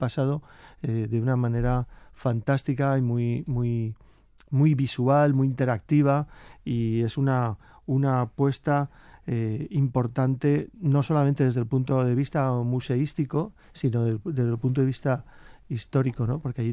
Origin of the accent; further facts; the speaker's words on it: Alicante, Valencian Community, Spain; es que soy alicantino, me toca meter Alicante por algún lado